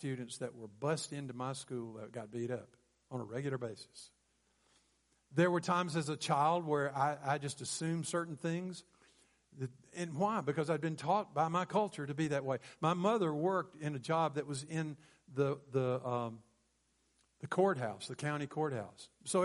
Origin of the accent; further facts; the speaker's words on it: Mississippi, United States; I grew up in Mississippi in the 50s and the 60s.